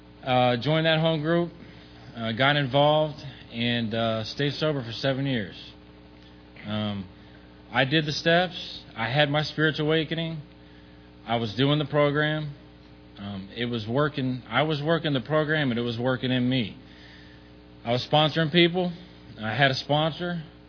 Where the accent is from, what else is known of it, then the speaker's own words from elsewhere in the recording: Tampa, Florida, United States; now in New Oxford, United States; My home group is New Oxford, Pennsylvania, the New Oxford group. I'm here visiting home. I was born and raised here in Tampa.